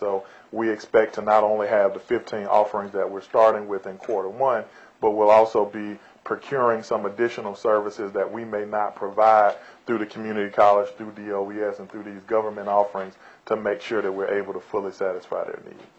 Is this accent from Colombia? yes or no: no; Georgia, United States; accent: twang; this is, I'm sure you can hear it in the twang in my voice. I'm not necessarily from around here. I'm from Georgia.